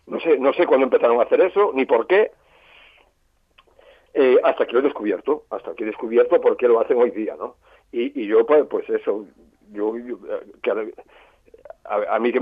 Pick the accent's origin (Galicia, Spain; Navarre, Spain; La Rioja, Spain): Galicia, Spain; yo soy gallego, yo he crecido en el campo también, en una granja en Galicia, que a la época, eran 400 hectáreas, la granja más grande de Galicia y moderna, y una de las más grandes de España.